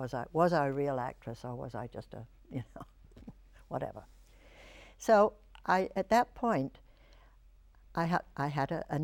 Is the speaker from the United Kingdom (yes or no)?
yes; United Kingdom; I mean, as a British actress, I certainly had never seen him in vaudeville